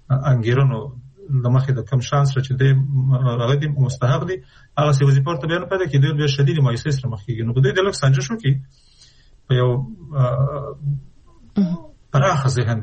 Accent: Afghanistan; چون موږ د افغانستان خلک یو د افغانستان په هر فرد

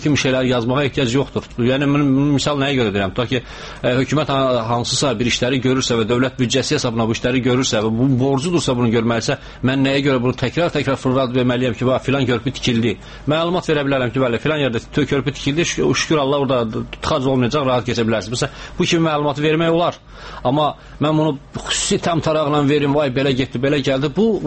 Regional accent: Lerik District, Azerbaijan; Konkret bu yayda getmişdim doğma rayonuma Lerikə.

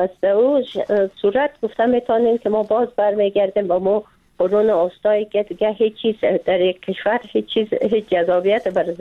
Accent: Afghanistan; به عنوان یک افغان

